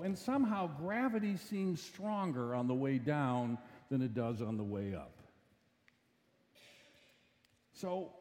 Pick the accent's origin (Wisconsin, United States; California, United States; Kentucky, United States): Wisconsin, United States; Milwaukee; Now, you know, I grew up in the Milwaukee area. There are no mountains around here.